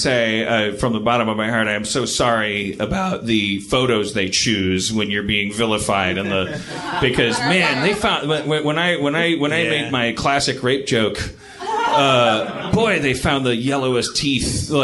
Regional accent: United States; I'm an American.

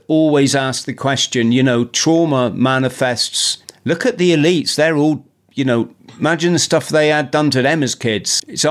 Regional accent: Northern Ireland, United Kingdom; I'm from Northern Ireland

